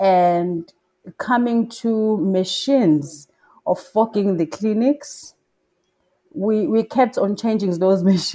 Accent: Durban, KwaZulu-Natal, South Africa; I am originally from Durban.

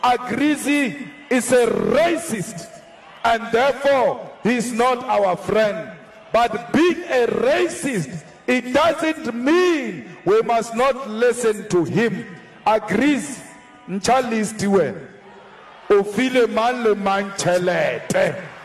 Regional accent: South Africa; We are from South Africa. We are from Africa. We are one thing.

